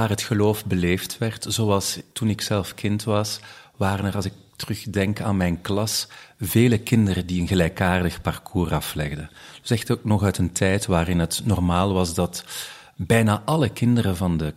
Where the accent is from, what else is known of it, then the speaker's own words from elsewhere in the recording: Leuven, Flemish Brabant, Belgium; Dat was in Leuven, want ik ben van Leuven afkomstig